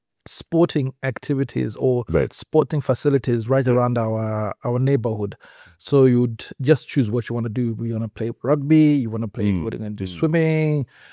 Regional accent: Kitwe, Copperbelt, Zambia; I was born in Kitwe at the Nkana Hospital.

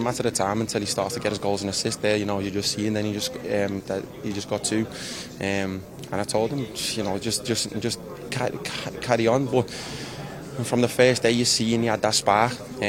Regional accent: Liverpool, North West England, United Kingdom; I'm a Scouser

